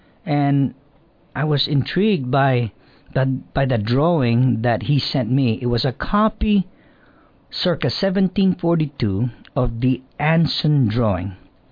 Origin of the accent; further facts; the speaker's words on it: Chalan Kanoa, Northern Mariana Islands; it is an honor indeed to be part of the community where I grew up once. I was born here in Saipan, Chalancanoa